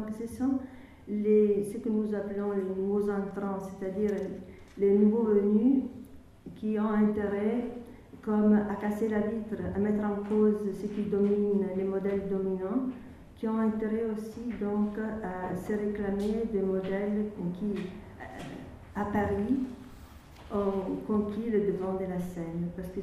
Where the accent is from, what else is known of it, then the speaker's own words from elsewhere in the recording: Italy; French is a second language; parce que je suis italienne